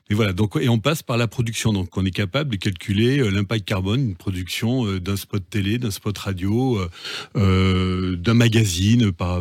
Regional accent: Strasbourg, Grand Est, France; parce que moi, je suis strasbourgeois

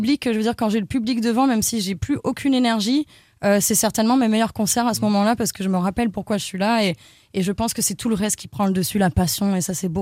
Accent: Avignon, Provence-Alpes-Côte d'Azur, France; now in Paris, France; je me revois quitter ma ville natale, Avignon

